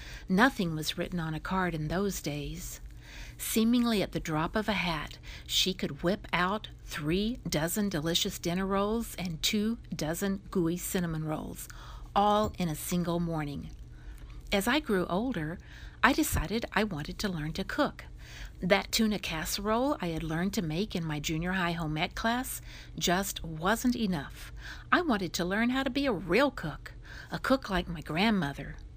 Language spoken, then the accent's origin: English; Cimarron, United States; from Cimarron.